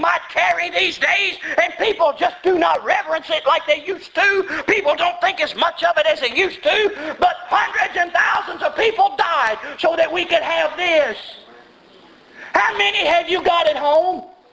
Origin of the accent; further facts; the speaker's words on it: United States; I'm glad, thank God, I'm an American.